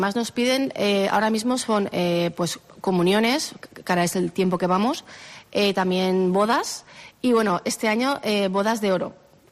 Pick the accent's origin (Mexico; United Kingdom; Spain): Spain; Castellón, Valencian Community; somos de Castellón y tenemos que salir